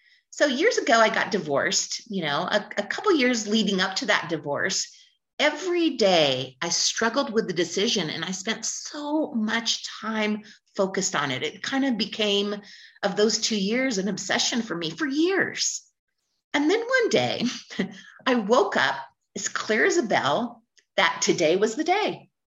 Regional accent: California, United States; You can tell I grew up in California, huh?

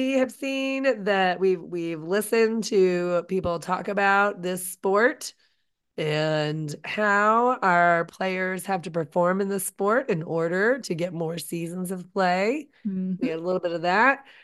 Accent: United States; I'm from America.

